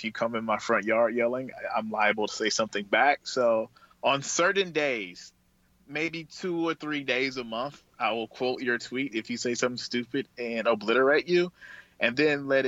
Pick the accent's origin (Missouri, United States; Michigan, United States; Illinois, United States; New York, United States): Michigan, United States; Saginaw; And I'm from Saginaw, and Flint, Michigan is down the street.